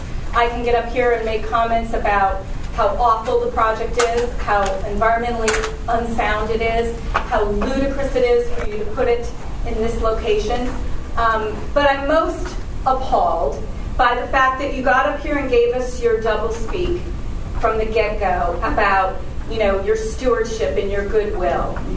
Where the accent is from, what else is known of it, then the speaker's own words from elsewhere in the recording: Highland, Indiana, United States; also born or lived in Hammond; from Highland, Indiana, formerly of Hammond. I grew up in this area my whole life.